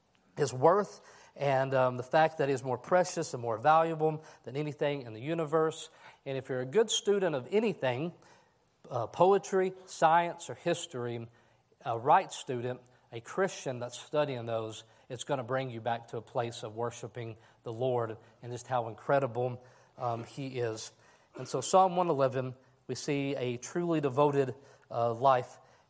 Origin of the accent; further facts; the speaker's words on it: Hardin, Kentucky, United States; As you guys know, or as you would probably expect, growing up in Hardin, Kentucky, I didn't really gather a great appreciation for poetry, all right?